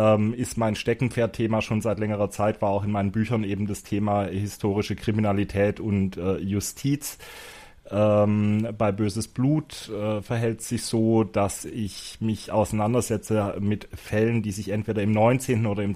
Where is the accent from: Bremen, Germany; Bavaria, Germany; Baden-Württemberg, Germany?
Baden-Württemberg, Germany; Schwäbisch Hall; Ja, also wo komme ich her? Ich komme aus dem wunderschönen Schwäbisch Hall im Osten von Baden-Württemberg.